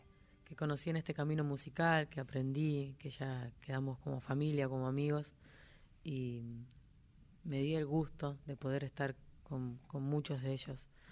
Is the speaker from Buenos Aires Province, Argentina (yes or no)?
no; Ingeniero Luiggi, La Pampa, Argentina; now in Buenos Aires, Argentina; vengo de un pueblo muy pequeño, que no llega ni a los... Ahora creo que está llegando a los 5.000 habitantes.